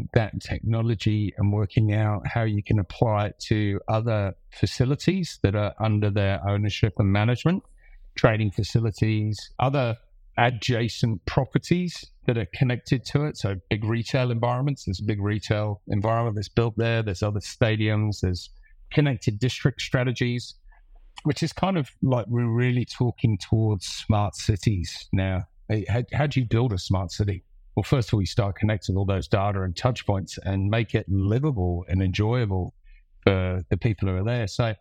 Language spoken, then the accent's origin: English; England, United Kingdom; now in Australia; So originally I was English, but I came out 20 or so years ago. And now I've picked up a bit of a twang.